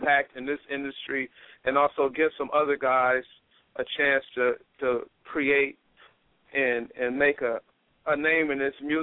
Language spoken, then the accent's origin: English; Los Angeles, California, United States; I grew up in Watts, and like it's about moving back.